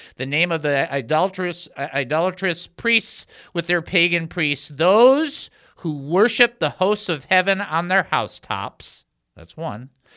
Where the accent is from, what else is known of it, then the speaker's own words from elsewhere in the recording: Southfield, Michigan, United States; But back where I grew up in Southfield, Michigan, we had a milk shoot